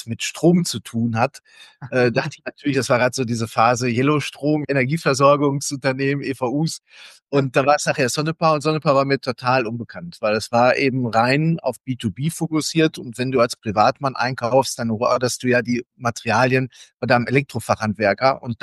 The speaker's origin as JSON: {"language": "German", "region": "North Rhine-Westphalia", "country": "Germany", "tie": "born there", "said": "bin gebürtiger Westfale. Die Liebe hat mich ins Rheinland gebracht."}